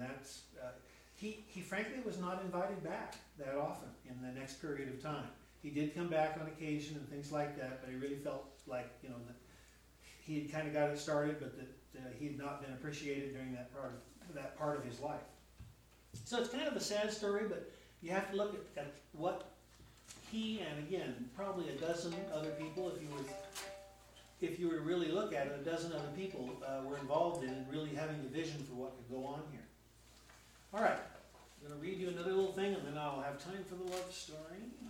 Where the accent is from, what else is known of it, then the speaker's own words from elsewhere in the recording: Portland, Oregon, United States; which was the name of the congregation I grew up in Northeast Portland